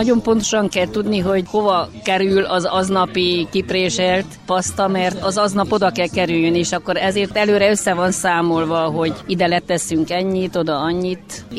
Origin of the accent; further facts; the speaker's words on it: Odorheiu Secuiesc, Harghita, Romania; Én udvarhelyről származok, Udvarhely környékéről, és ott ennek volt hagyományom.